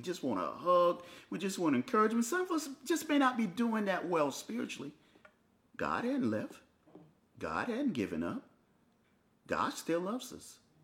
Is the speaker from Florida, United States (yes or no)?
yes; Florida, United States; also born or lived in New York; I grew up in Florida. I have gone outside just about every day of my life. Even in New York during blizzards, I would leave the house and walk to the store and go get some coffee.